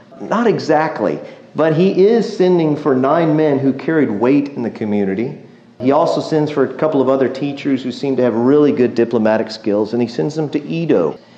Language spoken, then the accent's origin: English; Texas, United States; I'm from Texas. I'm a straight shooter.